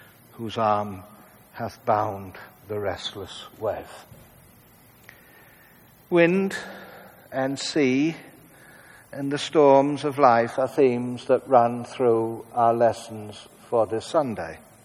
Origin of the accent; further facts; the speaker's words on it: Hull, Yorkshire and the Humber, United Kingdom; We've got a monument to William Wilberforce. He came from my hometown as well, you know. We have a lot of notables. Even those who went to prison come from my hometown.